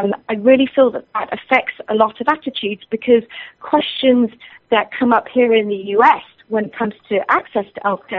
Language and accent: English; United Kingdom; moved away as an adult; now in United States; I actually have not lived in the UK since 1998. I know that my accent is still pretty strong, and so I've lived most of my adult life and career here in the United States, so my culture has become Americanized.